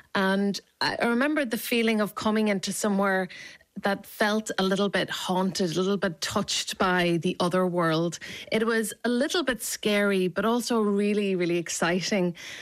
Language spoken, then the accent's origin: English; Cruach na n-Éu, Ulster, Ireland; That's just one poem from so many poems that are informed by my experience of growing up in Cruach na n-Éu.